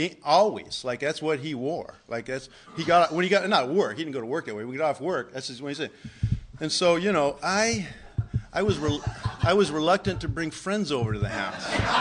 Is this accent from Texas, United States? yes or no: yes; Midland, Texas, United States; born there; So I was born in Midland, Texas, a big family. I've got five brothers and one sister.